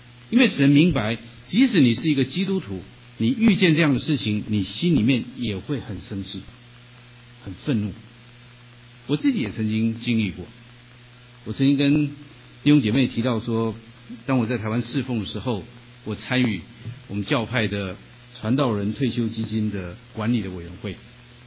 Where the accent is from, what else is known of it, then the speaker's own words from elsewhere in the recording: China; now in United States; 因为我们都是中国人来到美国生活